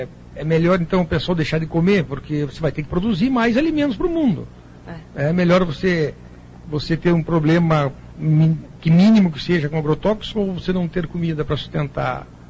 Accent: Paraná, Brazil; Sou do Paraná.

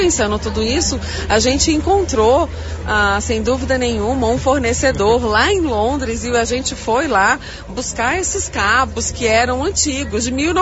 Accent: Brazil; e olha que eu sou brasileira igual

